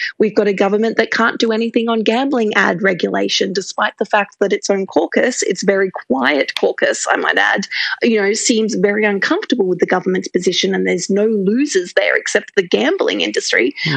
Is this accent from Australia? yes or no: yes; Queensland, Australia; I'm a Queenslander.